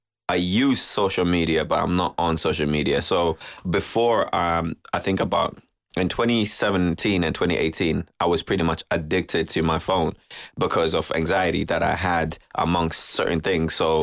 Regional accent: Shannon, Munster, Ireland; I work in Limerick, but I'm from Shannon, County Clare.

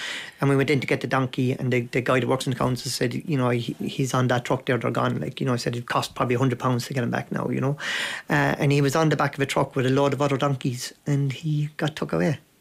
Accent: South Hill, Munster, Ireland; One of the things about growing up in South Hill is, you know, it was a highly socially deprived area. The bar wasn't set high. Most people up there were on the dole or on social welfare or doing odd jobs

